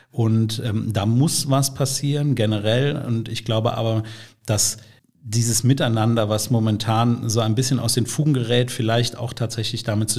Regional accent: Cologne, North Rhine-Westphalia, Germany; Ich bin auch Urkölner, allerdings geboren in Porz, irgendwann dann auf die richtige Rheinseite rüber gewechselt.

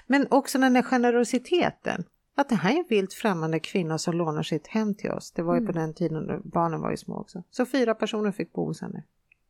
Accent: Finland; för jag är från Finland, så att för mig är Gotland väldigt exotiskt.

